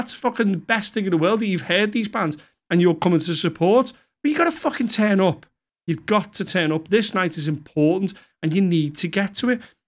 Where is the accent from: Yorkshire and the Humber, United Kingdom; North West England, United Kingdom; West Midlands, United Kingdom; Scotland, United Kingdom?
North West England, United Kingdom; Birkenhead; I'm essentially from Birkenhead and that area, and I used to go to these places